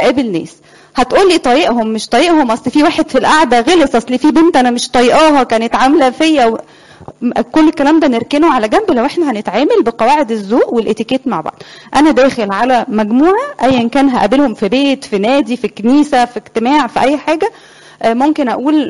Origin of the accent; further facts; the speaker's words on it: Egypt; احنا دايما كمصريين بناخد الحاجة ونهندلها كده على حسب مجتمعنا